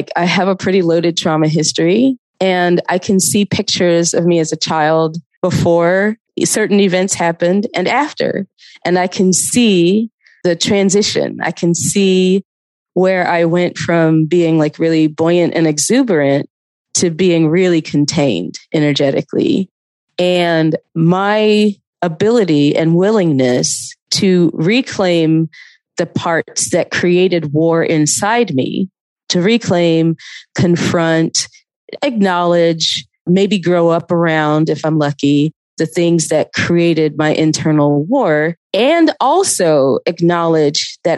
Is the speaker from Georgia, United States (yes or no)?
yes; Athens, Georgia, United States; also born or lived in Atlanta; like I was living in Atlanta, but I grew up in Athens.